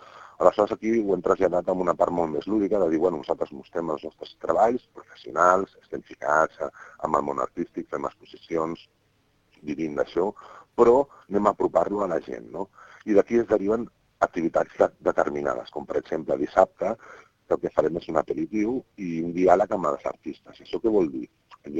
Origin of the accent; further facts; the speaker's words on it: Catalonia, Spain; bueno, som d'aquí a prop, som bàsicament del Maresme